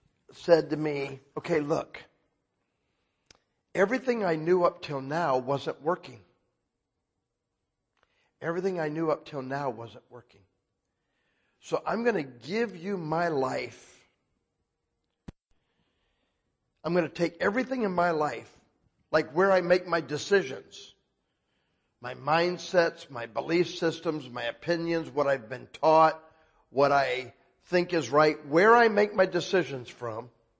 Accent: Florida, United States; And I was in Tennessee, and I was from Florida, and I met Sue, who was from Michigan, out in Phoenix.

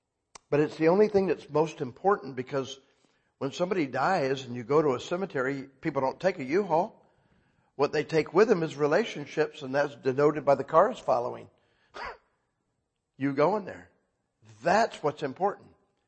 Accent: Florida, United States; And I was in Tennessee, and I was from Florida, and I met Sue, who was from Michigan, out in Phoenix.

